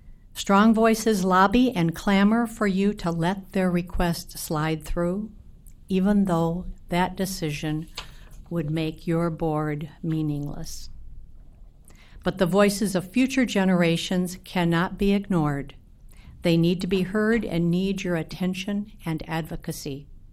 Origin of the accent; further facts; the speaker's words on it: Minnesota, United States; from Fillmore County. That's the southeastern toe of Minnesota, Bluff Country, near a village called Lanesboro.